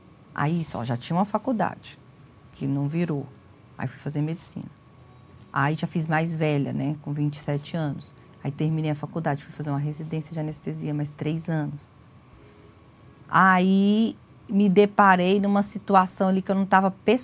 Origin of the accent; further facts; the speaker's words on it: Goiás, Brazil; Eu sou natural de Goiás.